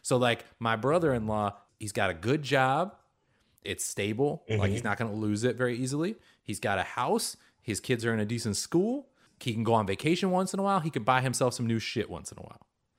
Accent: Seattle, Washington, United States; Like I said, I grew up in Seattle. Oregon is wild.

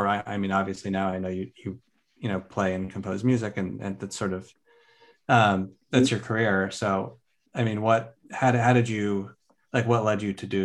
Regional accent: New Jersey, United States; now in New York City, United States; I grew up in nearby New Jersey, and then made the arduous trek to New York City, about 20 miles from my hometown.

